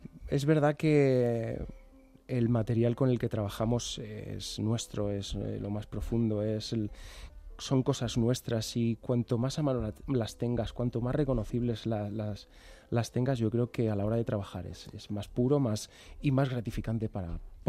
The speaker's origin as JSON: {"language": "Spanish", "town": "Madrid", "region": "Community of Madrid", "country": "Spain", "said": "Yo soy del barrio de Orcasitas."}